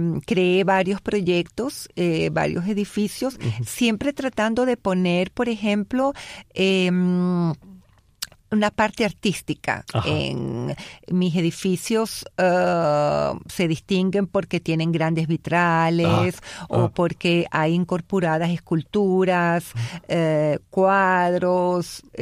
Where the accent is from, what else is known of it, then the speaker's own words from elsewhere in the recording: Venezuela; moved away; also born or lived in Italy; Italiana, sí. De muy pequeña me fui a Venezuela. Mm. En Venezuela debo decir que seguí siendo italiana, porque mis padres me pusieron en un colegio italiano